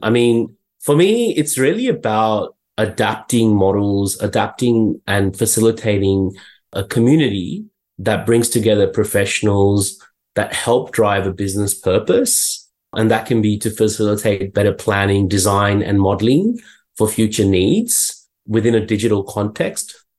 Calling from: Sydney, New South Wales, Australia; I'm in Sydney.

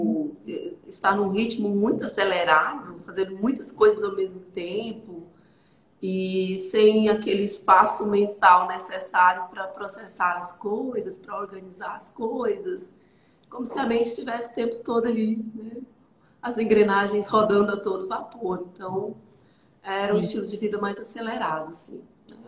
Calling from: Araguaína, Tocantins, Brazil; Eu falo aqui de Araguaína, Tocantins, tá bom? Tocantins, aqui na Terra Quente. Eu tenho 39 anos hoje, 39 anos.

